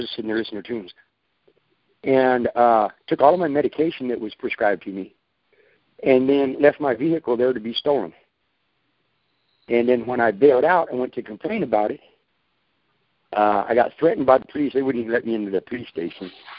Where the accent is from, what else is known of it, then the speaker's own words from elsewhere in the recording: California, United States; I'm from California.